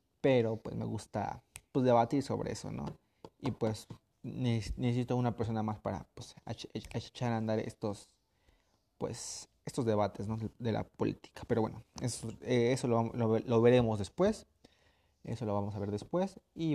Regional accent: Mexico; yo soy mexicano, yo pertenezco al país de México, vivo aquí en México

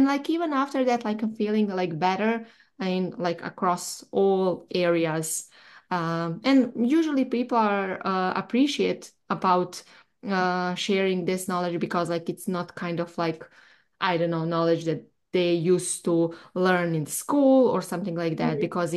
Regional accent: Bosnia & Herzegovina; I'm Serbian from Bosnia

